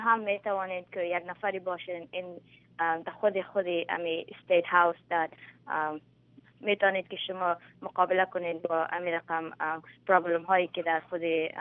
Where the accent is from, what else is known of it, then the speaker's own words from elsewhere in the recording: Afghanistan; ما از افغانستان هستم و ما پراود هستم که ما خودم افغان هستم